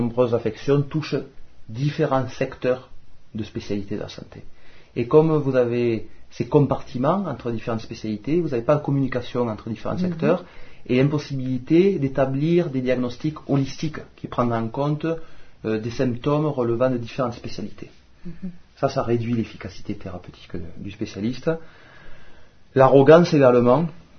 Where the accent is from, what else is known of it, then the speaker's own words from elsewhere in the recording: France; je suis français. Et donc, consciemment ou inconsciemment, j'étais élevé dans cette croyance dans la compétence des élites et des experts